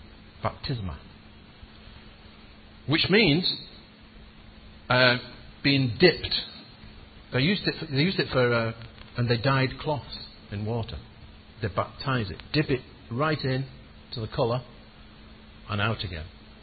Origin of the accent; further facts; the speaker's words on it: Blackpool, North West England, United Kingdom; born there; I was born in Blackpool and christened in Lytham.